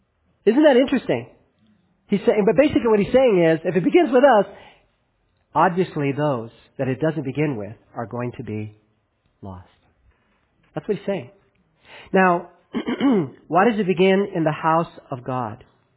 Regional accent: Los Angeles, California, United States; You know, when I grew up in Los Angeles, it wasn't an uncommon scene to see police officers approach a door

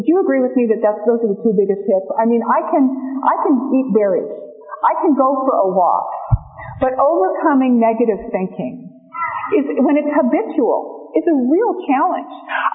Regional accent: California, United States; I'm from California. It's snowing out there.

